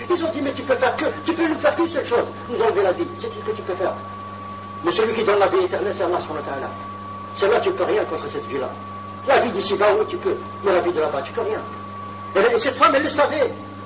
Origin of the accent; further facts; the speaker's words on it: France; born there; Je suis un citoyen du monde. Je suis tombé, je suis né en France par accident.